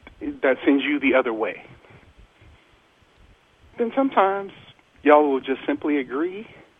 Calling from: Peoria, Arizona, United States; calling from Peoria, Arizona.

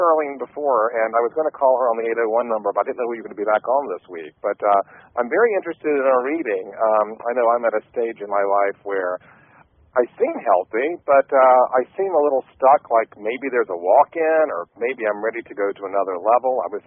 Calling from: Connecticut, United States; Hello, I'm … from Connecticut.

